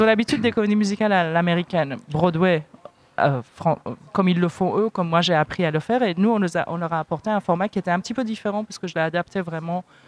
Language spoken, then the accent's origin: French; Paris, Île-de-France, France; Moi, je suis parisienne.